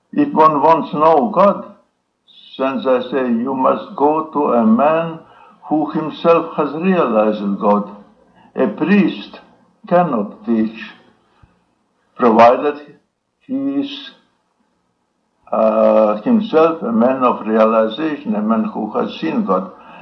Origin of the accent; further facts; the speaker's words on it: Tukums, Latvia; I was born in Tukum, a small town in Latvia.